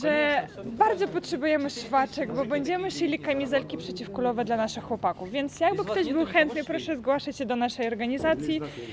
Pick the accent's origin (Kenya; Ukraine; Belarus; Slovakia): Ukraine; Polish is a second language; now in Poland; Nie, jestem Ukrainką.